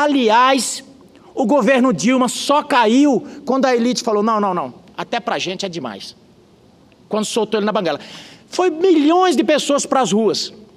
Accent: Caicó, Rio Grande do Norte, Brazil; now in Mato Grosso, Brazil; eu vim lá do sertão de Caicó fugindo da fome para o Mato Grosso.

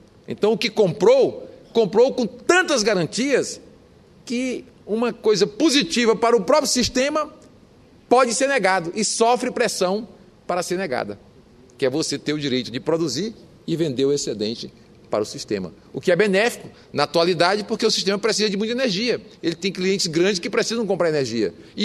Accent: Ceará, Brazil; lá no meu estado do Ceará.

